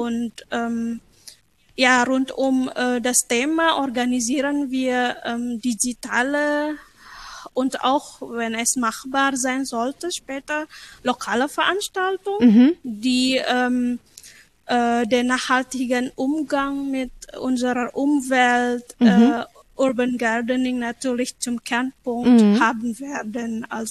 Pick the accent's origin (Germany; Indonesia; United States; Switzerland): Indonesia; Bandung, West Java; Zum Beispiel bei uns in Indonesien und speziell in Bandung